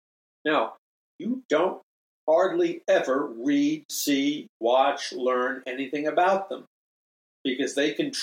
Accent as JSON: {"language": "English", "town": "New York City", "region": "New York", "country": "United States", "tie": "born or raised there", "said": "For us, our Sunday morning worship service growing up in New York City was to read the Sunday edition of the New York Times"}